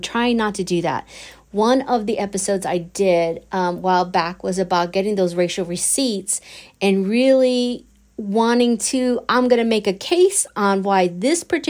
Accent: United States; which doesn't matter because I'm American

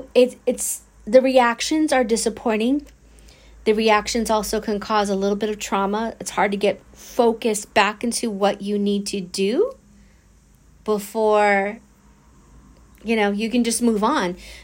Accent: United States; which doesn't matter because I'm American

